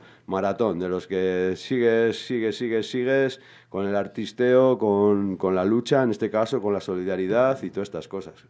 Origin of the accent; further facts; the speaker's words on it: Ortuella, Basque Country, Spain; Vengo de Ortuella, que también es otra anomalía, otra paradoja.